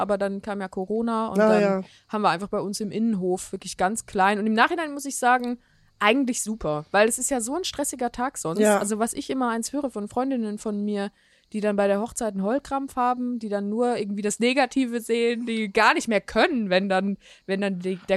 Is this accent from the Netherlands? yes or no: no; Switzerland; Ach, als Schweizerin kann ich sagen